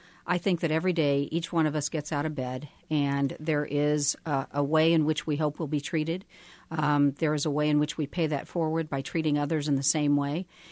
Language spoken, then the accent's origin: English; Kentucky, United States; now in Kansas City, United States; worked for the senior senator from my home state of Kentucky.